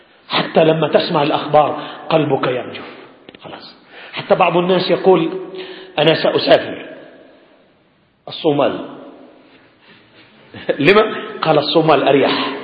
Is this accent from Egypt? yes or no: no; Yemen; عندنا في اليمن